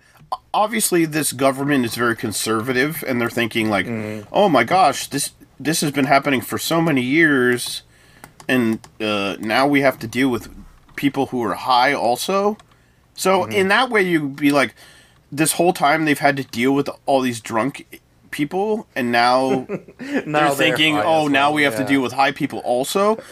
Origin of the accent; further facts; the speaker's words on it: United States; as an American